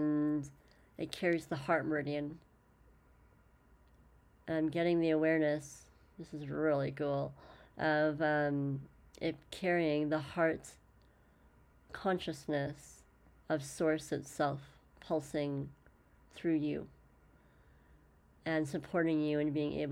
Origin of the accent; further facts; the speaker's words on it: Canada; This is how you know I'm Canadian.